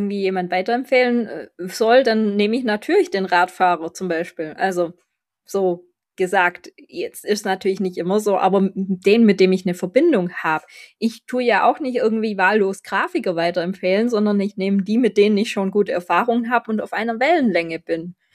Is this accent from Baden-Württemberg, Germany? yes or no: yes; Baden-Württemberg, Germany; accent: Swabian; ich bin Schwäbin, ich rede Schwäbisch